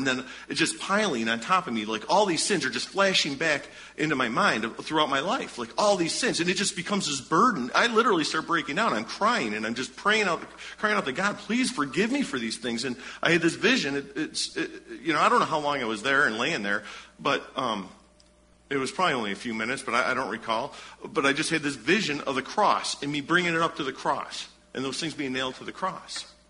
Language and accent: English; United States; I mean, as an American and as somebody, as a Christian